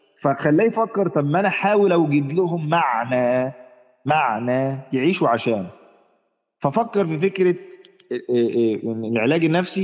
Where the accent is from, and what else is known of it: Egypt